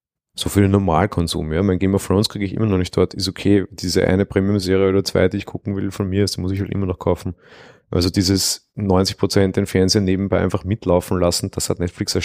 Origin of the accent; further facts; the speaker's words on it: Austria; ich da kann das als Österreicher, ich sag mal, relativ legal das sogar empfangen